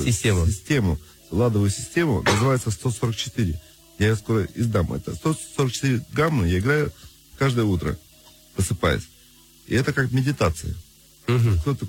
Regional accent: Moscow, Russia; born there; Я родился в Москве, но мой отец был морским пехотинцем. Я жил все время в военных гарнизонах, на границе.

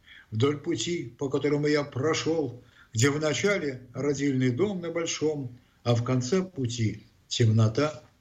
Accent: Saint Petersburg, Russia; я, собственно, уроженец Васильевского острова

